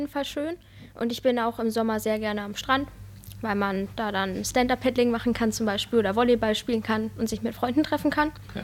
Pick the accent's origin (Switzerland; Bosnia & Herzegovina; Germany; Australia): Germany; Kassel, Hesse; now in Föhr, Germany; ich bin 15 Jahre alt und ich komme eigentlich aus Kassel und wohne seit ich 11 bin auf der Insel.